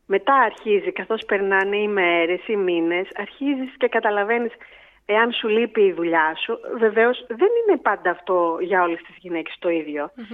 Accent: Athens, Attica, Greece; now in Loutraki, Greece; Εγώ είχα γεννηθεί στο Λουτράκι, αλλά είχα φύγει αρκετά μικρή, 5η δημοτικού. Είχαμε μετακομίσει πίσω στην Αθήνα οικογενειακώς και μεγάλωσα στην Αθήνα επί της ουσίας.

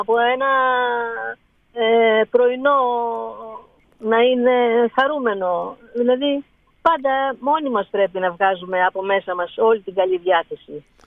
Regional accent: Aigio, Western Greece, Greece; να δώσω κάτι έτσι στην ιδιαίτερη πατρίδα μου εδώ, το Αίγιο

